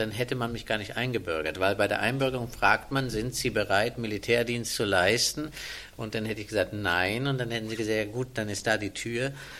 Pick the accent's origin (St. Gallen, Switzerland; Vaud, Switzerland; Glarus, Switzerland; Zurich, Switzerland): Glarus, Switzerland; bin ich aufgewachsen in den Bergen, im Glarnerland, in der Schweiz, wo mein Vater eine Stelle angenommen hatte und habe beide Staatsbürgerschaften.